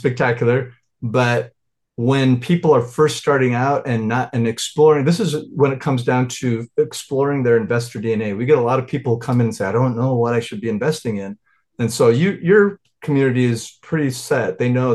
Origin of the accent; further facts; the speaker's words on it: Montana, United States; So the three-part formula, I grew up in Montana. I used to watch eagles hunt.